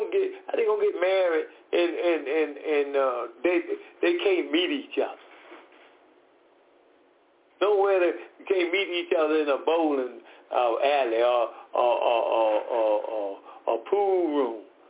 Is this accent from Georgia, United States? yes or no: yes; Decatur, Georgia, United States; I'm from Decatur, Georgia.